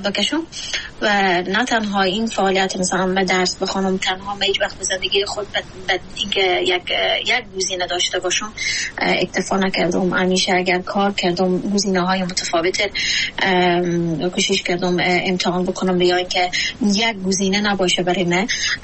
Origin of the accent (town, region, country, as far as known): Afghanistan; born or raised there